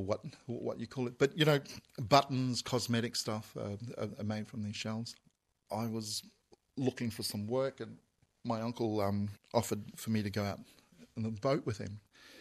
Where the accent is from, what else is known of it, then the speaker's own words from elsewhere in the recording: Mackay, Queensland, Australia; As a kid growing up in Mackay, I used to have a bad stutter.